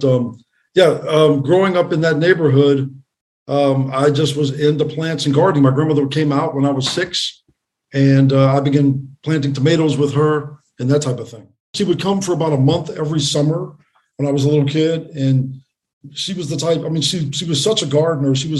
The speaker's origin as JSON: {"language": "English", "town": "Los Angeles", "region": "California", "country": "United States", "tie": "born or raised there", "said": "I did. I grew up in the Crenshaw District. I was born in an area called Leimert Park in 1968."}